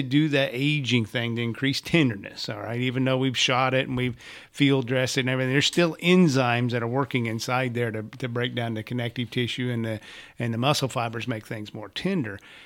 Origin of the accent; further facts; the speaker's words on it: Illinois, United States; I don't know where I grew up in Illinois, you know, I don't know what it is. I think it's a state law in Illinois